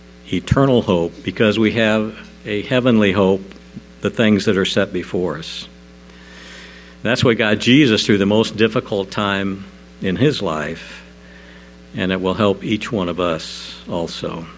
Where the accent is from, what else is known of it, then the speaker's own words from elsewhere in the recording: Rolla, Missouri, United States; we're from Rolla, and Route 66 goes right through Rolla.